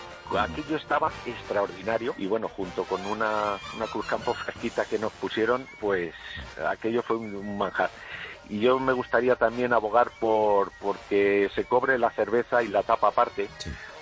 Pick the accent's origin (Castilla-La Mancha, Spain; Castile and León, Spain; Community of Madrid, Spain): Community of Madrid, Spain; Madrid; yo soy de Madrid.